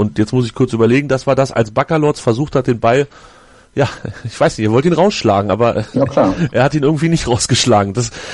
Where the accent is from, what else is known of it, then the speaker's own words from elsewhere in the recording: Hanover, Lower Saxony, Germany; Ich als Hannoveraner sage, der wurde umgehauen.